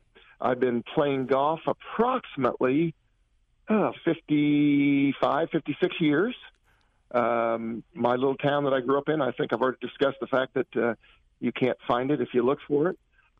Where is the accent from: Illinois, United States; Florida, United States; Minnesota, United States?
Illinois, United States; Bushnell; I'm from a little town in Illinois called Bushnell.